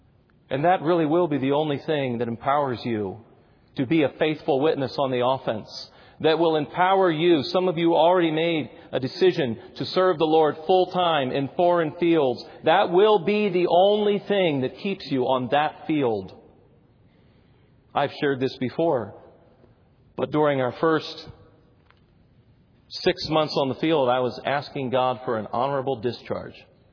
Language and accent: English; Florida, United States; I remember as an unbeliever growing up in South Florida, I had a friend whose name was Katie